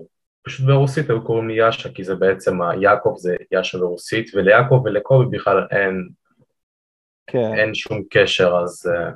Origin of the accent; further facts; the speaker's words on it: Ariel, Judea and Samaria Area, Israel; אז אני מאריאל, מהשומרון מי שמכיר